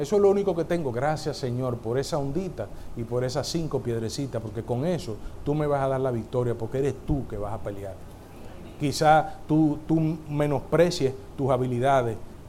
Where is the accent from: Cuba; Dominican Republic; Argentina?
Dominican Republic; Esa palabra quieto, nosotros como dominicanos la más asumimos cuando uno tiene niños chiquitos.